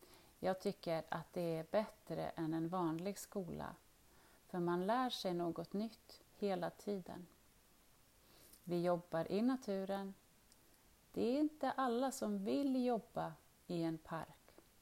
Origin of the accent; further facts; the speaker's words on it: Syria; Swedish is a second language; now in Sweden; och jag kommer från Syrien. Jag har varit i Sverige i 6 år. Jag gick en utbildning i Rättvik som heter Grön näring.